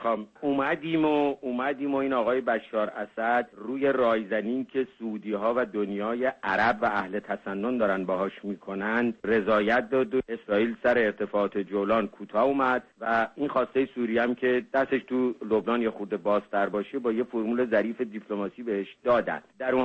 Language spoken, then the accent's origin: Persian; Iran; من فقط میتونم بگم به عنوان یک ایرانی دلواپس و نگران منافع ملی کشورم هستم